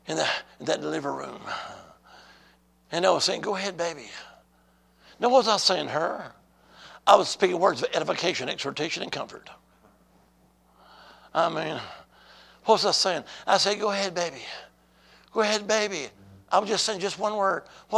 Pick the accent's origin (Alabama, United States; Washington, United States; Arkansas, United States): Alabama, United States; I'm from the Holy Land. I am. Alabama.